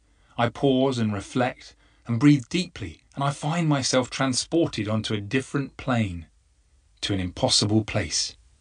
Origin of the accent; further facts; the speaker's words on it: Acton, London, United Kingdom; I grew up in Acton in West London, and initially my world was very small. Our brief holidays were on the South Coast. I never flew abroad until I was an adult.